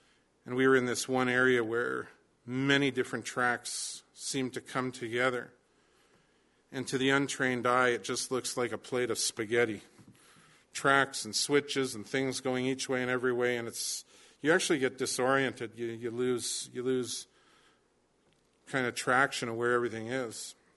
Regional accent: Canada; We who have been born and raised in Canada know all well, don't we?

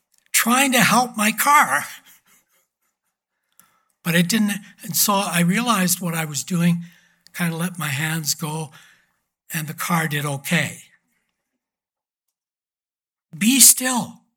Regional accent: Creston, British Columbia, Canada; And my hometown of Creston, BC, if you go west from Creston, you have to cross over a significant pass.

